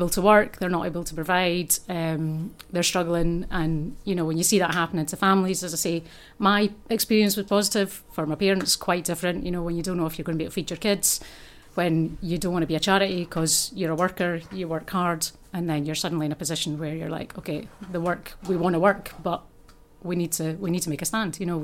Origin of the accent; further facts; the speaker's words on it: Scotland, United Kingdom; also born or lived in England; I'm Scottish anyway. I was born in Scotland, lived there most of my life. I have been... In and out of England, different places as well. But, you know, I always go back to the homeland at some point.